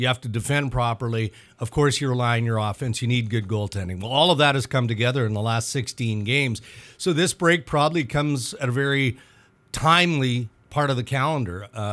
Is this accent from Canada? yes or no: yes; Saskatchewan, Canada; And for me, I grew up in Saskatchewan, so very similar to the climate of Thunder Bay, right?